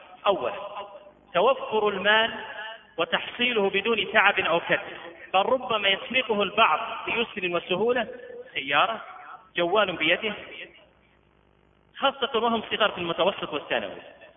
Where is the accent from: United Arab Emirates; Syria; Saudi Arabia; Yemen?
Saudi Arabia; إذا علمنا أن البطالة عندنا في السعودية وصلت إلى 15 إلى 18%